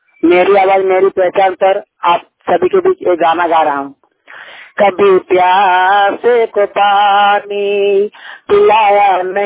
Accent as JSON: {"language": "Hindi", "town": "Dhanbad", "region": "Jharkhand", "country": "India", "said": "हरियरपुर थाना हरियरपुर जिला धनबाद राजराची सोसाइटी प्रखंड की निवासी … धनबाद जिला का रहने वाला हूँ।"}